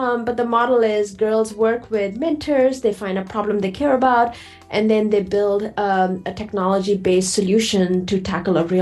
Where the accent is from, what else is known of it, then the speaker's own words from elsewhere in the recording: India; now in United States; I grew up in India